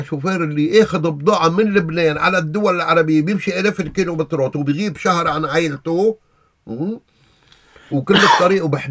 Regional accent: Syria; انا سوري لا في مصر ولا في اردني

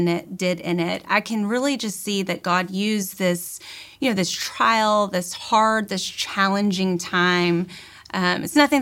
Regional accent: Texarkana, Texas, United States; so it's a twin city, so half Texas, half Arkansas, and I lived there all my life until I went off to college in Baton Rouge.

